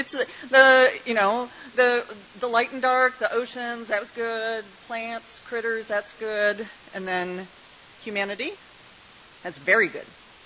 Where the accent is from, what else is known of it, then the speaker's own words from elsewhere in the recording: Midwest, United States; I'm a Midwesterner, so I've gone to various prominent places in the Midwest